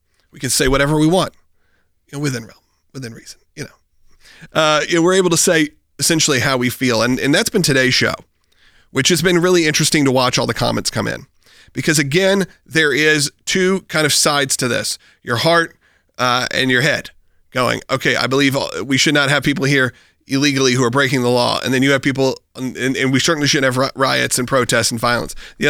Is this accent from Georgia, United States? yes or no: yes; Georgia, United States; My home state of Georgia.